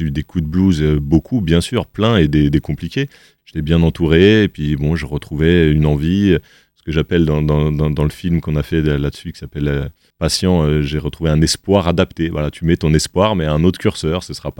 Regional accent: Saint-Denis, Île-de-France, France; Après, moi, je viens de Saint-Denis et très vite, au collège, on a écouté beaucoup de rap français.

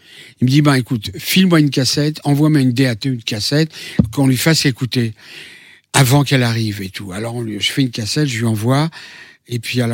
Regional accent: Paris, Île-de-France, France; born there; elle a traversé l'Atlantique et moi je suis né à Paris.

